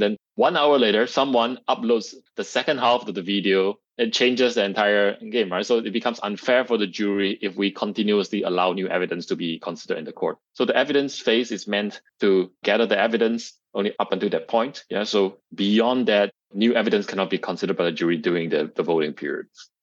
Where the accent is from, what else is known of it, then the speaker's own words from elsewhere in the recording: Singapore; born there; moved away as an adult; also born or lived in Delft, Netherlands / Utrecht, Netherlands / Amsterdam, Netherlands; I'm Singaporean. I was born in Singapore, but I actually lived in the Netherlands for 11 years. I went there to study, lived in Delft, lived in Utrecht and Amsterdam.